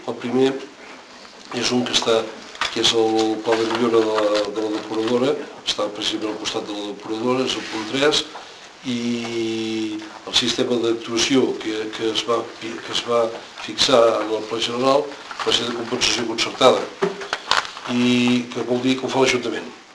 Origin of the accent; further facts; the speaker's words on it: Catalonia, Spain; I sóc de Vallès.